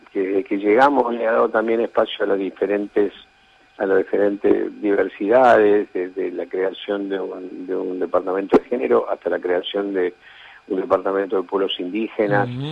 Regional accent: Argentina; quiénes somos los argentinos, nuestra cultura, la argentinidad

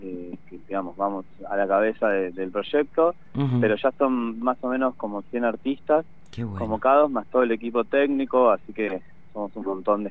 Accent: Buenos Aires, Argentina; now in Paraná, Argentina; en Paraná, donde ahora vivo, yo soy de Buenos Aires

